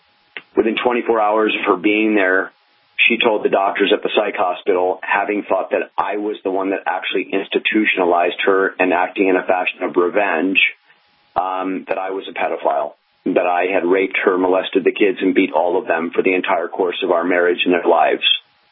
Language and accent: English; New York, United States; also born or lived in Switzerland; I'm a dual citizen. I had an American father and a Swiss mother. So I'm American. I was born in New York. I was raised primarily in America, but spent a lot of my life in Switzerland.